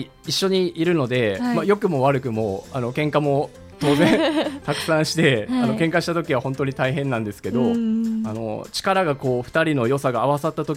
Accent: Fukuoka, Japan; now in Kyoto, Japan; 私がもともと福岡県出身で、はい、ずっと理学療法士として働いてたんですけど

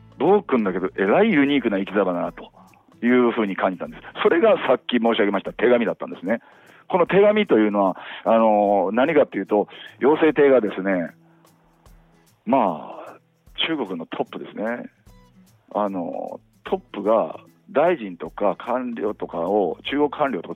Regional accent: Kamigyo, Kyoto, Japan; 私も神業に生まれ神業で育った

